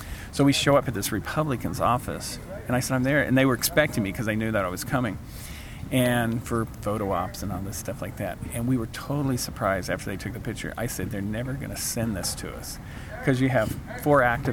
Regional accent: California, United States; that since I'm from California, I need to contact the people over there.

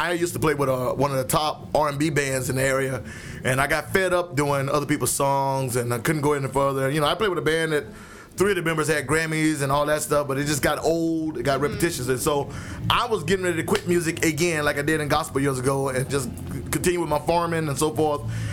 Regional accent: Texas, United States; I'm originally from Texas

